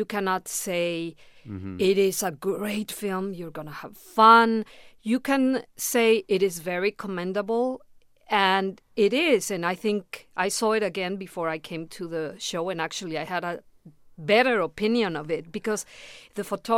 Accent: Mexico; English is a second language; now in United States; I am Mexican. I mean, I was born in Mexico of an American father, so I have a very different background.

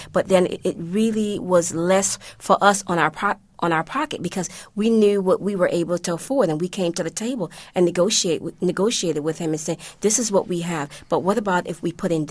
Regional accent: Hartford, Connecticut, United States; also born or lived in Jamaica; I grew up in Hartford, although I'm originally from Jamaica.

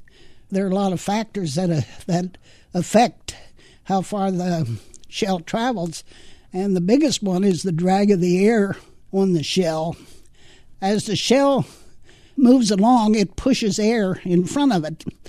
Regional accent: Missouri, United States; 2 were from Kansas, and 1 was from Ohio, and 1 was from Wisconsin, and I was from Missouri.

